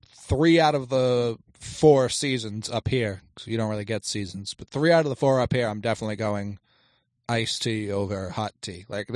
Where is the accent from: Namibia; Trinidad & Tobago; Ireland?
Ireland; Like tea, I like because I'm Irish.